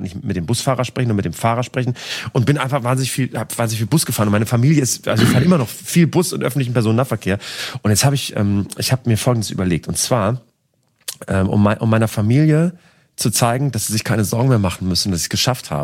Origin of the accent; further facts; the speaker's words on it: Bremen, Germany; born there; Diako, das ist der Ort, das ist das Krankenhaus, wo ich geboren bin